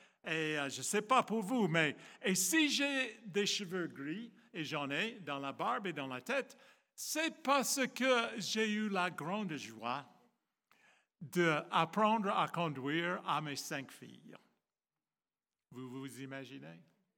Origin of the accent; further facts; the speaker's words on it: United States; conduire en France, ce n'est pas la même chose que de conduire chez moi aux États-Unis.